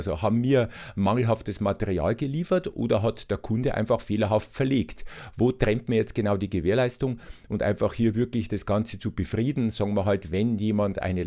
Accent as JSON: {"language": "German", "town": "Regensburg", "region": "Bavaria", "country": "Germany", "said": "ich komme ja ursprünglich aus Regensburg."}